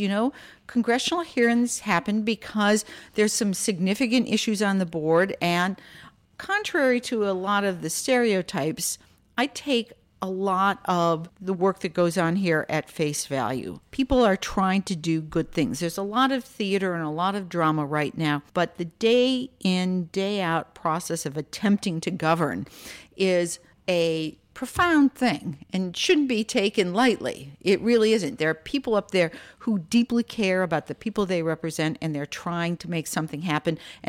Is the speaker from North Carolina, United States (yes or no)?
no; Minneapolis, Minnesota, United States; I grew up in Minneapolis.